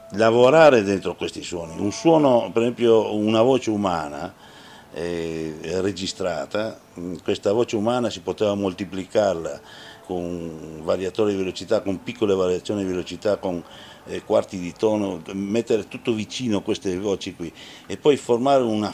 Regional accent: Veneto, Italy; perché parlavamo sempre in Veneto con lui, perché anch'io sono Veneto

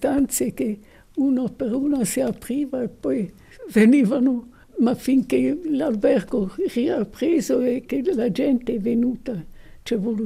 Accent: Florence, Tuscany, Italy; moved away as an adult; Noi siamo in fondo 2 svizzeri nati e cresciuti in Italia. Anche mio papà è già nato a Firenze.

